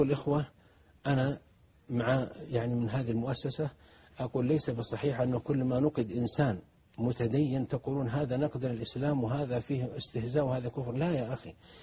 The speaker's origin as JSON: {"language": "Arabic", "country": "Saudi Arabia", "said": "عندنا في السعودية"}